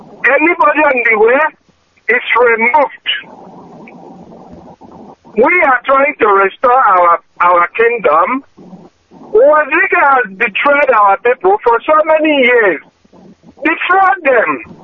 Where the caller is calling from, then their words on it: Australia; I'm calling from Australia.